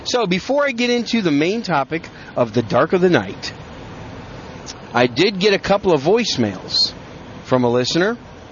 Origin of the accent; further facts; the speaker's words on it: Wisconsin, United States; also born or lived in New York City; now in Texas, United States; I was born in New York City, raised in Wisconsin. Now I live in the great gun-friendly state of Texas. So that makes me a Yankee with a gun.